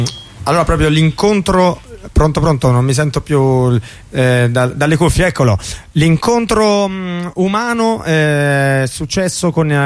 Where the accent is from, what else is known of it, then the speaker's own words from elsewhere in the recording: Rome, Lazio, Italy; Io sono di Roma, sono cresciuto qua e mi sento abbastanza un metropolitano, sì, una persona metropolitana